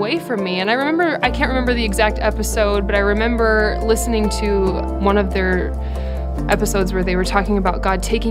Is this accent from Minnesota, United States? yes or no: yes; Austin, Minnesota, United States; I am from Austin, Minnesota.